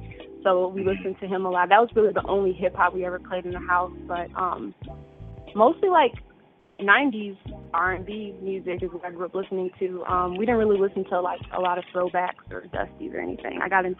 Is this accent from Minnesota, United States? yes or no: yes; Minnesota, United States; As I mentioned, I'm from Minnesota. Yes, there are black people that live there.